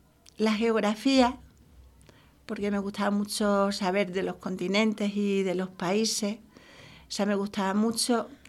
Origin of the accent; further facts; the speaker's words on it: Guadalcanal, Andalusia, Spain; born there; Pues nací en el pueblo, en Guadalcanal, en el 1949, en octubre.